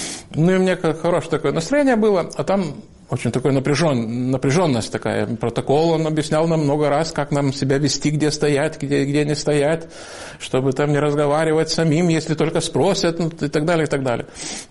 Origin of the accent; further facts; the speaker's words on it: Lithuania; Я говорю, вот из Литвы.